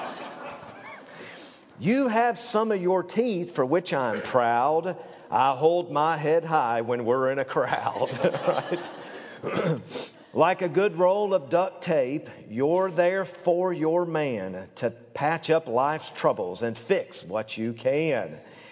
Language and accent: English; Tennessee, United States; Now, just to let you know, I'm from Tennessee. I don't know if I'm a redneck or not, all right?